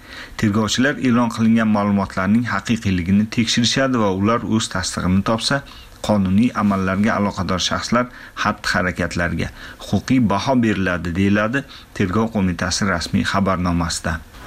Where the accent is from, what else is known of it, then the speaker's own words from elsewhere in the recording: Aravan, Osh Region, Kyrgyzstan; Aravonga borib kelgan. Chunki uni nikohidagi ayol o'sha yerdan, mening ham qishlog'im.